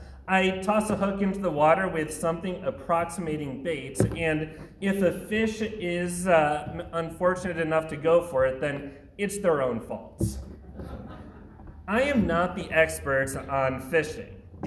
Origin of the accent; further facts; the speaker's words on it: New Jersey, United States; That's something that I never really understood growing up in New Jersey.